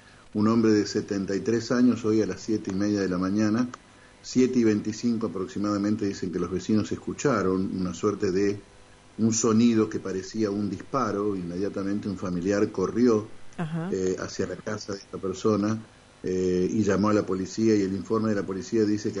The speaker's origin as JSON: {"language": "Spanish", "region": "Entre Ríos", "country": "Argentina", "said": "Yo no soy de Buenos Aires, yo soy del Entre Ríos, del interior de la provincia."}